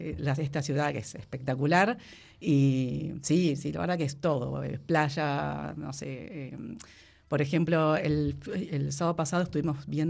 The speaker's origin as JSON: {"language": "Spanish", "country": "Argentina", "moved": "yes", "lives_now": "Bilbao, Spain", "said": "Llegué acá a Bilbao a vivir. Como verán, soy argentina. Ya se van a dar cuenta cuando sigo hablando."}